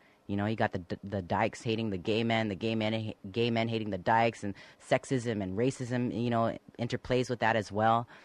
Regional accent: Guam; And basically, since I'm not from the United States of America, I'm from Guam originally. We are a U.S. territory, but we're still our own culture.

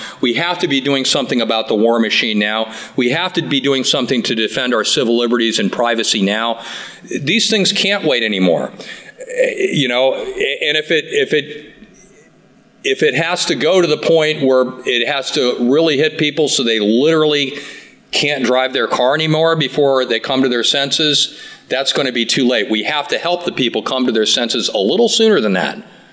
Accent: Carbondale, United States; Because I'm from Carbondale. I'm not from here.

